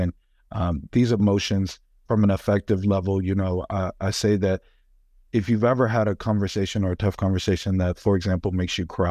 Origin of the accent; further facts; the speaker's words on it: Midwest, United States; I grew up in the Midwest in a historically violent, poverty-stricken environment.